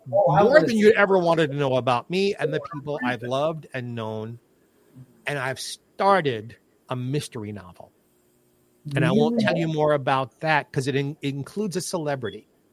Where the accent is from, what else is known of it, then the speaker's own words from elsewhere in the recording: Brooklyn, New York, United States; Yeah, I'm from Brooklyn. We talk straight from the show.